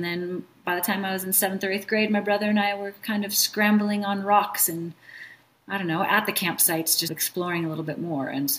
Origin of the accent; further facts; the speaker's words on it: Minnesota, United States; And again, growing up in Minnesota, it wasn't the most available sport